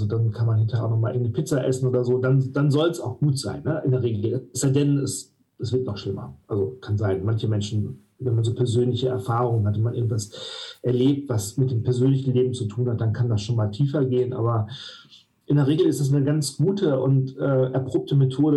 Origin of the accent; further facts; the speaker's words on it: Witten, North Rhine-Westphalia, Germany; moved away as an adult; Ich war in Witten, in meiner alten Heimatstadt Witten, unfassbarerweise. Da bin ich aufgewachsen und habe da gelebt, bis ich 18, 19 war.